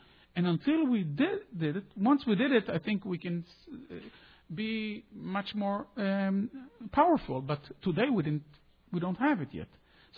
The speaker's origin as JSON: {"language": "English", "town": "Herzliya", "region": "Tel Aviv District", "country": "Israel", "tie": "born or raised there", "said": "I grew up in Herzliya."}